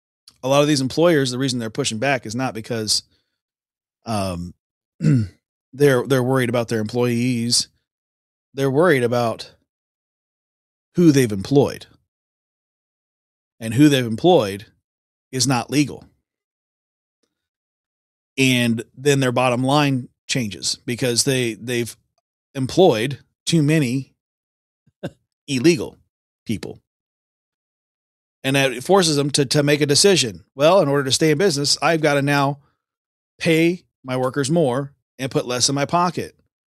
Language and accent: English; United States; I'm American, but still, you know, even then you may, you know, maybe you think I'm from Ireland